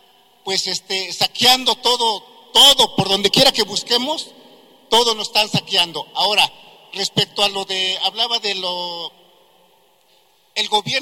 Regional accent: Mexico; también nosotros tenemos que hacer valer nuestra presencia como mexicanos

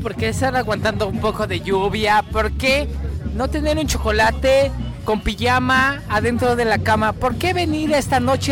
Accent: Santo Tomás Ajusco, Mexico City, Mexico; Nosotros venimos del pueblo de Santo Tomás

